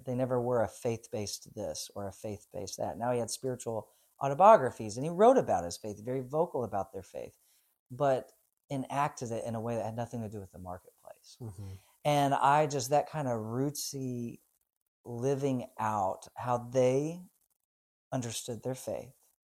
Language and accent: English; Nashville, Tennessee, United States; And they introduced me, said I was from Nashville.